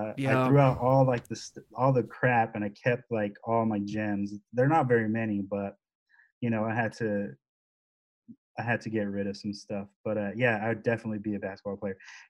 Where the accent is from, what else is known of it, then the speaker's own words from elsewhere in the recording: Carson, California, United States; also born or lived in Compton; Well, I was born in Compton, and I grew up in Carson, which is literally like the next town over.